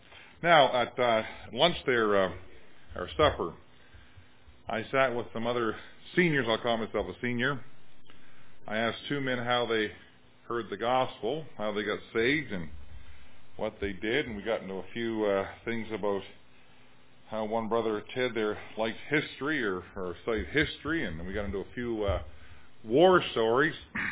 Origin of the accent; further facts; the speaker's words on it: Canada; I'm a Canadian, but I get choked up. I'm a Moody grad from Chicago, so I spent 5 years in America getting an education, so I'm part American, I guess